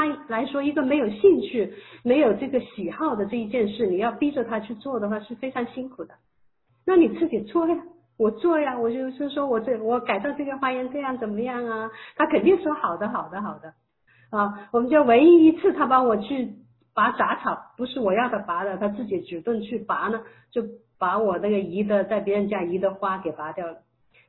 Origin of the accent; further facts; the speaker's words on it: South China, China; 我们两个他是北方人，我是南方人